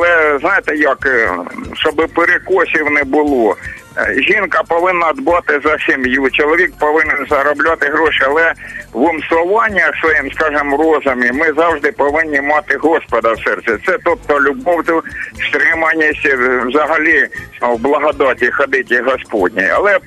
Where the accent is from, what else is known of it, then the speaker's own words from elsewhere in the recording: Kharkiv Oblast, Ukraine; я з Харківщини.